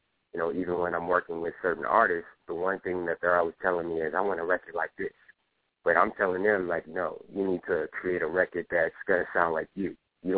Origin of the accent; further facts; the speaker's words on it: Queens, New York, United States; now in Atlanta, United States; I'm from New York originally, from Queens.